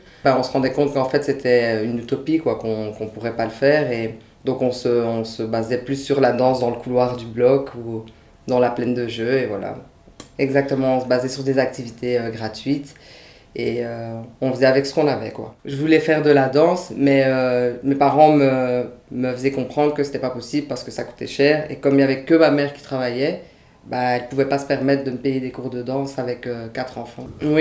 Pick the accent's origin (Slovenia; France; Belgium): Belgium; Brussels, Brussels-Capital Region; j'ai grandi à Laeken à Bruxelles, donc dans une cité, pendant plus ou moins 20 ans.